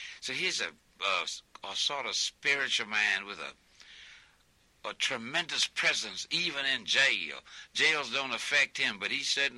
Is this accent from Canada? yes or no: no; Selma, Alabama, United States; And I am from Selma, Alabama, and I was invited to this glittering affair.